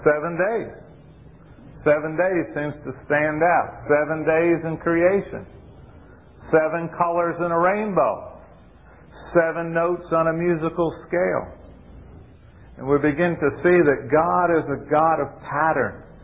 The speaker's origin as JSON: {"language": "English", "region": "Rhode Island", "country": "United States", "tie": "born or raised there", "said": "She didn't know that I was raised in Rhode Island."}